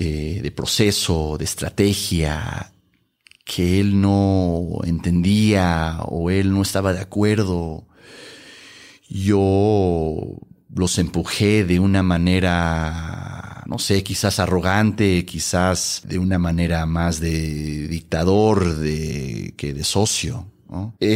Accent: Los Angeles, California, United States; Yo soy parte mexicano, parte peruano, nacido en Los Ángeles, crecí ahí.

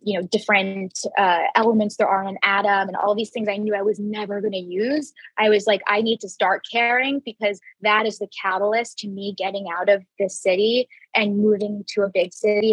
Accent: Jacksonville, Florida, United States; I don't even think I grew up in Jacksonville, Florida. I went to a private school.

